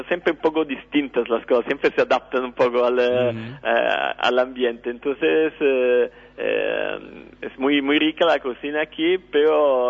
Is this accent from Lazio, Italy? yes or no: yes; Rome, Lazio, Italy; Spanish is a second language; yo soy de Roma, entonces no es tan común comer faina, que es una cosa de Liguria